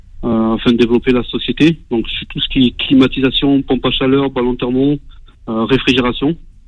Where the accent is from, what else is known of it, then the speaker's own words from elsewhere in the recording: Bordeaux, Nouvelle-Aquitaine, France; là, moi, je suis en région parisienne, mais sinon, je suis de Bordeaux-Centre, natif de Bordeaux.